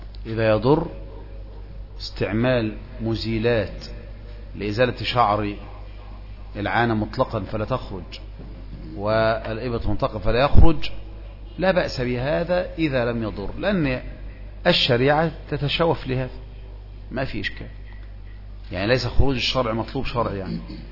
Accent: Egypt; ويمكن عندنا في مصر أيضا هذا تجده قريبا إلى هذا من هذا النوع

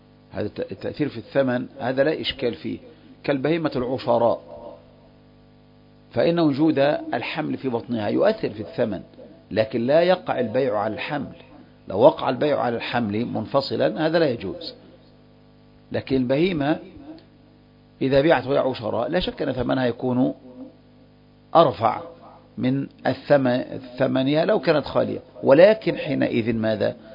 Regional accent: Egypt; مثل عندنا في مصر الآن صار الناس يبيعون الذرة الآن قبل بدو قبل اشتداد الحب

